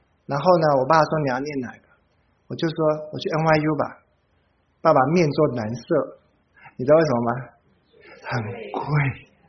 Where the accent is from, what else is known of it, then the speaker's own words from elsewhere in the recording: Taiwan; 我是一个外国人，台湾来的。